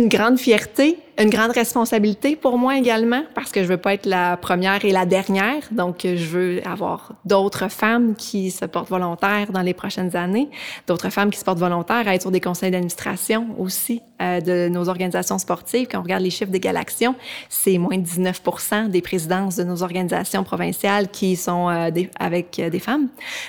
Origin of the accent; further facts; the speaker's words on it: Quebec City, Quebec, Canada; je viens de Québec, très impliquée dans le sport depuis mon tout jeune âge.